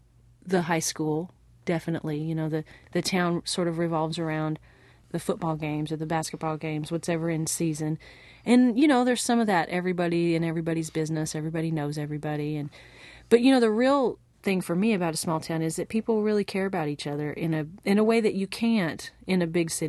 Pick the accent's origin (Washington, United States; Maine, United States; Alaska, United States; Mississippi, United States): Washington, United States; Morton; I am from Morton, Washington, which is on the west side of Washington State. It's a little valley, and it's a logging community.